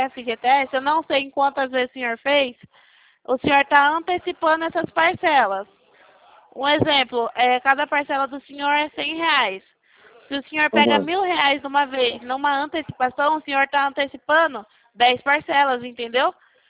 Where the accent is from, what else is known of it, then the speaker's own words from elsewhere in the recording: Leme, São Paulo, Brazil; Eu sou aqui de Leme, São Paulo, interior de São Paulo.